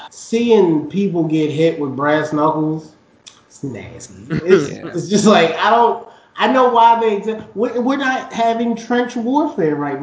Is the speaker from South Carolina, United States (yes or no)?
no; Baltimore, Maryland, United States; because like where I was raised in Baltimore is not where the shit like that goes down, you know what I mean? My parents moved us away from that, but I'm still up here.